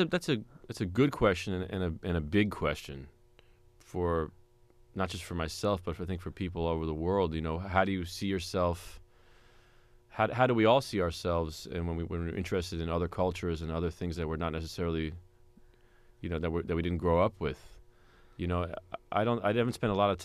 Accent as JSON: {"language": "English", "town": "New York City", "region": "New York", "country": "United States", "tie": "born or raised there", "said": "I grew up in Manhattan, you know, listening to my father's played avant-garde jazz music"}